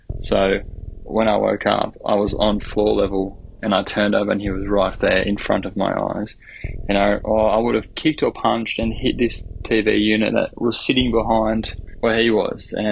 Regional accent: Australia; I'm from Australia.

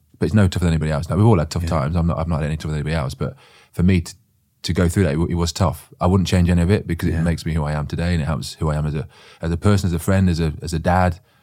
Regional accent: Coventry, West Midlands, United Kingdom; but growing up in Coventry, I had some amazing, loyal friends

